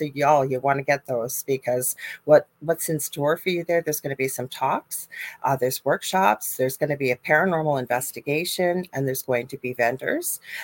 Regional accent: Canada; I'm one of the hosts. … I am a Canadian psychic medium, crystal Reiki energy healer, Akashic Records practitioner, spiritual teacher and mentor, and registered nurse.

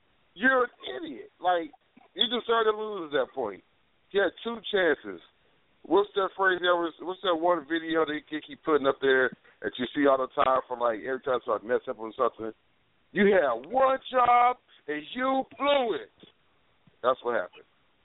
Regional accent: East Coast, United States; I'm from the East Coast.

